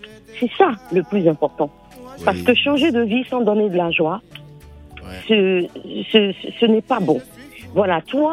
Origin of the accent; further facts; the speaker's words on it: Benin; Je suis béninoise.